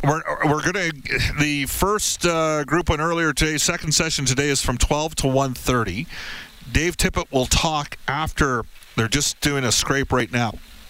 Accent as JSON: {"language": "English", "town": "Edmonton", "region": "Alberta", "country": "Canada", "tie": "born or raised there", "said": "and hey, I grew up in Edmonton here."}